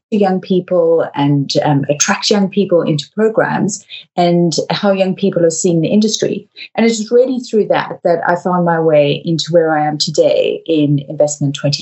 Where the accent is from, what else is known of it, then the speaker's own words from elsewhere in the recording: South Africa; moved away as an adult; now in London, United Kingdom; I'm from South Africa, and I moved to London back in the early 2000s.